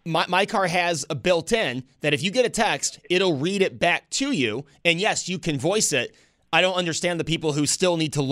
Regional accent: Buffalo, New York, United States; Growing up, I used the Metro Rail a lot. We grew up right near South Campus Station, so it was nice for my parents to take us to the train station to go downtown to Sabre games and to events.

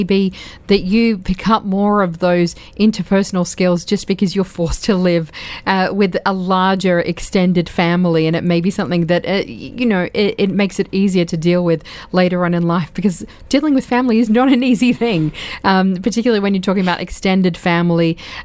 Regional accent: Australia; But, you know, growing up in Australia, I'm from an Arab background. So I know that we as Arabs don't leave home until you get married.

